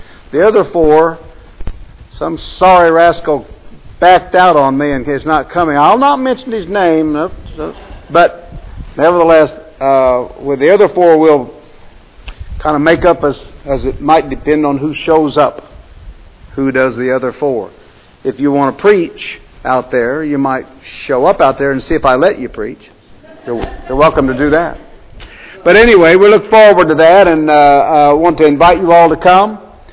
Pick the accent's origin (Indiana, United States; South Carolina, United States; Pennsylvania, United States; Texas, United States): Indiana, United States; Now, Jack and I grew up in Indiana